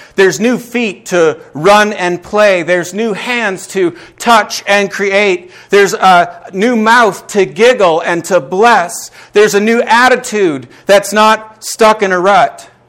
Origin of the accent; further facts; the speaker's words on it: Minnesota, United States; moved away as an adult; I grew up in Minnesota. Spent 19 years of my life there, and after that, I went to the Moody Bible Institute in Chicago, Illinois.